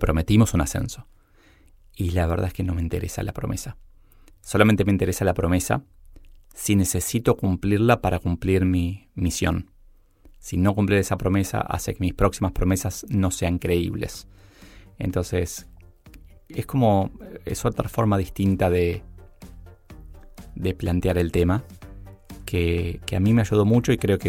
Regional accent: Argentina; bueno, en mi país, en Argentina, es un tema que se discute bastante

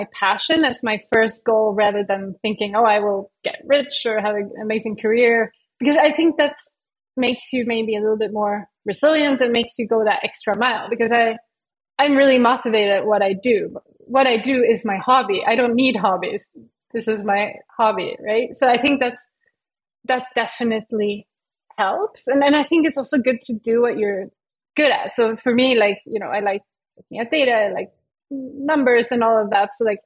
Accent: Malmö, Skåne, Sweden; I'm from Sweden and south of Sweden, like Sweden's third biggest city.

